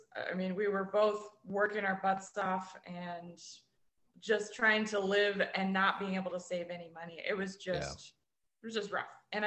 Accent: Newark, Delaware, United States; So I grew up in Delaware, near the University of Delaware.

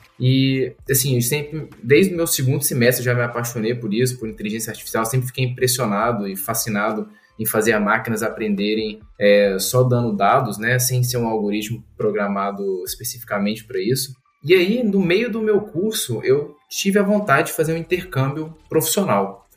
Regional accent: Goiânia, Goiás, Brazil; also born or lived in Brasília; Não, beleza, eu sou de Goiânia, mas eu morava em Brasília, onde eu fiz meu ensino médio. Eu me mudei para Brasília com a família já faz bastante tempo.

